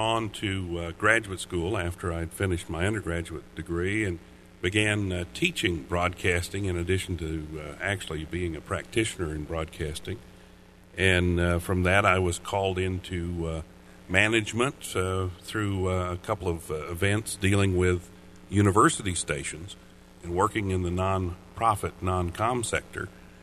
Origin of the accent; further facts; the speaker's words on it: Tennessee, United States; Senator Bill Frist of Tennessee, my home state.